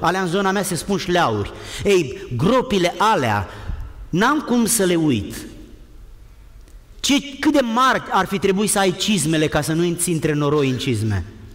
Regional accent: Romania; Cine mi-a dat mie o șansă din satul meu? Care părinte se uita la mine și ar fi spus, omul acesta va ajunge și el în viață ceva? Nimeni n-ar fi, n-avea nimeni nicio justificare să spună asta despre mine. Mă duc înapoi în România

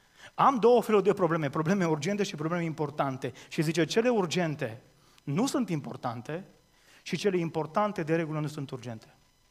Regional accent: Romania; Deci sunt român și sunt obișnuit cu asta.

